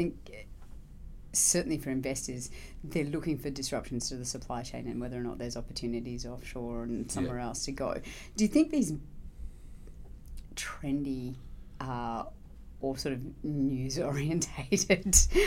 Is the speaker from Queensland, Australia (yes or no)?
yes; Queensland, Australia; I'm from Queensland, and there's certainly areas of Queensland that get a little bit boom and busty.